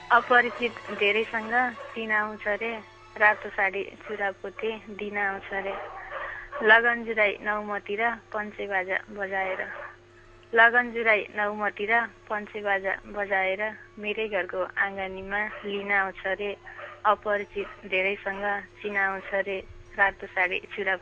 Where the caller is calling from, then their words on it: Bharatpur, Bagmati, Nepal; भरतपुरबाट